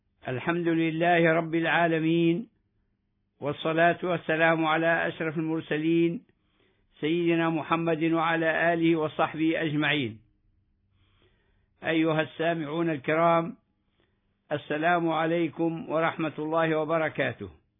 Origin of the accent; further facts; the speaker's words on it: Libya; لنعلم حقوقنا كليبيين فنلتزم بالمطالبة بها